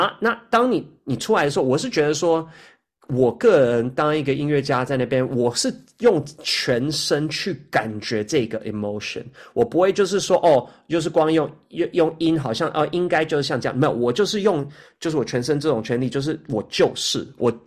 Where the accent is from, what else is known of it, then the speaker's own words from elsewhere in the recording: Australia; moved away; also born or lived in United States; 我从小我在澳大利亚长大，我在这边学习音乐的，我去了美国，再去 Curtis 的音乐学院，